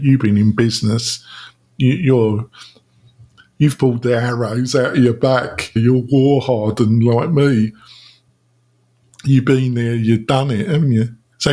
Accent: England, United Kingdom; I'm English down, but I've had some American friends say, we love you … can you brighten up?

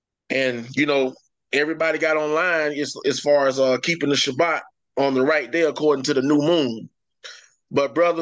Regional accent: Fort Pierce, Florida, United States; I'm from Fort Pierce, Florida.

